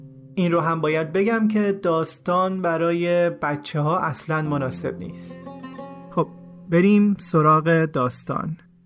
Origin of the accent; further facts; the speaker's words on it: Iran; ما اونجا گفتیم ما ایرانی هستیم.